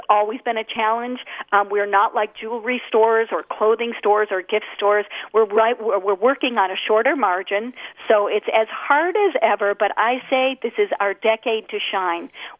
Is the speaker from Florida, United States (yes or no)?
no; Michigan, United States; So what I know about Michigan and growing up in Michigan is that people know how to work hard and the work ethic is really strong.